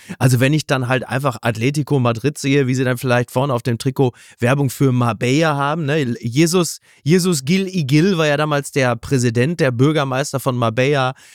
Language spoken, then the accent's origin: German; Hamburg, Germany; als Hamburger habe ich natürlich gesagt, Hummel, Moers und bin da hingefahren.